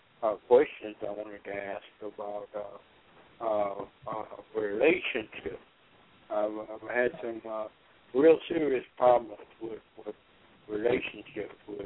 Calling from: Norfolk, Virginia, United States; I'm calling from Norfolk, Virginia.

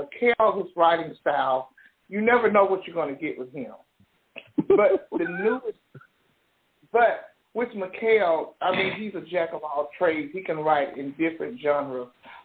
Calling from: Alabama, United States; I am calling from Alabama.

